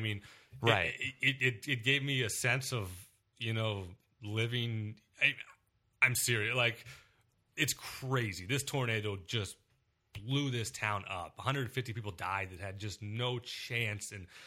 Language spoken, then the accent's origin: English; Omaha, Nebraska, United States; also born or lived in Pennsylvania / Little Rock, Arkansas; I was born in Pennsylvania, but okay. I moved when I was young. My dad works at the railroad, so then we moved all over the place when I was a kid. But okay. I remember Little Rock, Arkansas, and then we moved to Omaha in second or third grade